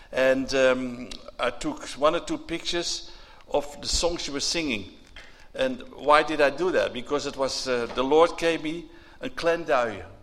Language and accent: English; Haarlem, North Holland, Netherlands; I come from Haarlem in Holland. The town of Corrie ten Boom.